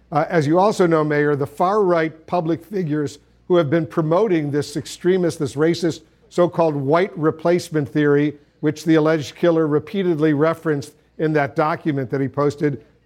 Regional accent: Buffalo, New York, United States; I'm really pleased that President Biden will be visiting my hometown of Buffalo tomorrow.

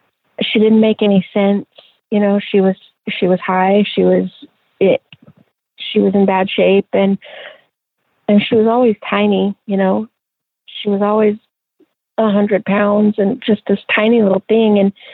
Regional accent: La Grande, Oregon, United States; we moved back to my hometown in La Grande.

